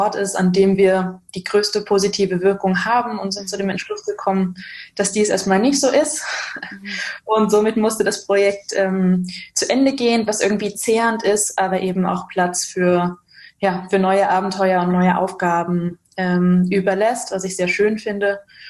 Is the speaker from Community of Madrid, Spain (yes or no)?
no; Barcelona, Catalonia, Spain; German is a second language; moved away as an adult; now in Berlin, Germany; das hast du schon gesagt. Ich bin in Barcelona geboren und aufgewachsen, lebe jetzt seit 8 Jahren in Berlin